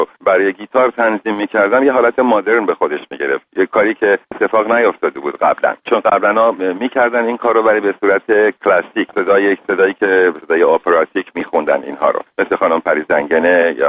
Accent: Abadan, Khuzestan, Iran; born there; ببینید، من متولد آبادان هستم و آبادان شهری بود که به خاطر پالایشگاه از تمام ایران به خاطر کار میومدن اونجا

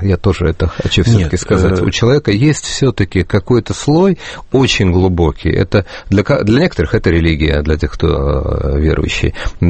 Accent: Yelizovo, Kamchatka Krai, Russia; born there; или я родился в Елизово на Камчатке

